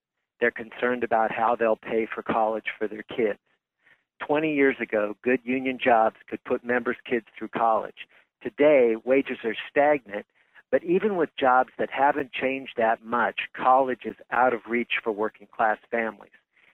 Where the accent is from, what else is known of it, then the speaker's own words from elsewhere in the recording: Oregon, United States; I'm from Oregon.